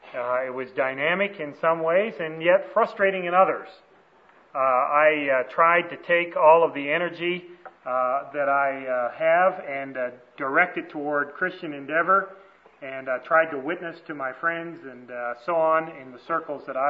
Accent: Canada; moved away; We moved to Madison, and we've been looking to get back to Canada ever since. So we are Canadian missionaries to a very needy country.

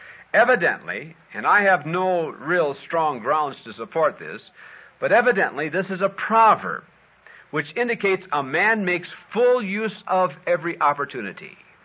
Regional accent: Hinckley, Minnesota, United States; back in my hometown of Hinckley, Minnesota, this actually happened one time.

